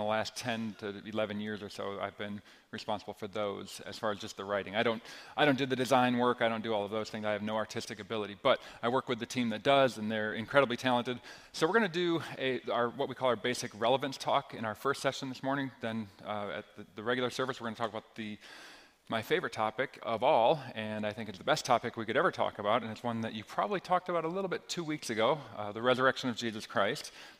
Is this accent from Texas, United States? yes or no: no; Green Bay, Wisconsin, United States; I grew up in Green Bay, Wisconsin.